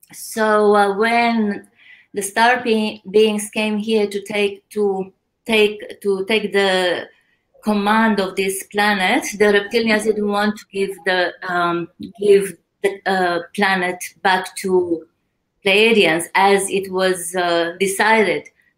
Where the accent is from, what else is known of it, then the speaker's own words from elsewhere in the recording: Austria; English is a second language; now in Australia; I flew from Austria in Australia, and it was winter.